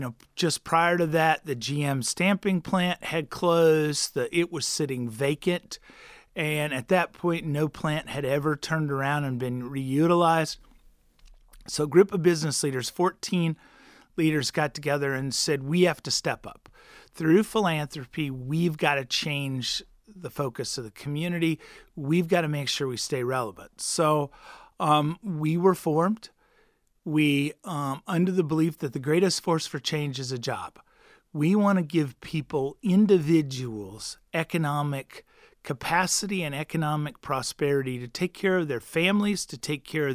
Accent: Missouri, United States; Missouri, that was very rural when I grew up. Population's grown and it's far more urban now.

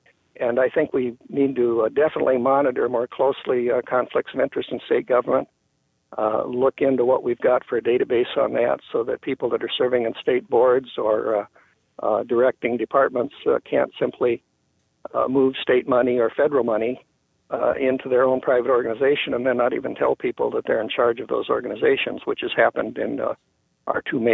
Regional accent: Platte, South Dakota, United States; moved away as an adult; also born or lived in Indiana; Well, my background is that I grew up in Platte, South Dakota, and graduated from the University of South Dakota with a degree in communications.

